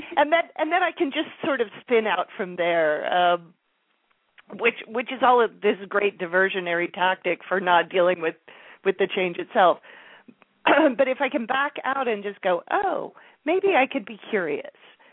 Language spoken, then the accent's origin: English; Midwest, United States; I mean, I grew up in the Midwest, and I think it's particularly prevalent in the Midwest.